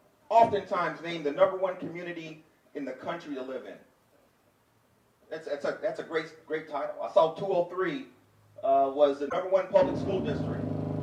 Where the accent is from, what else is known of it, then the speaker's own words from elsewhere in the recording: Kansas City, Missouri, United States; I did not grow up here, but I grew up in Kansas City, Missouri. All right, and it has its own history.